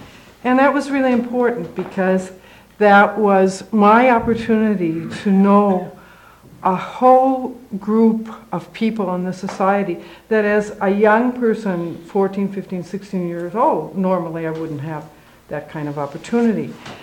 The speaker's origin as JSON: {"language": "English", "region": "Minnesota", "country": "United States", "tie": "born there", "said": "I was born in Minnesota quite a few years ago, at the end of 1939."}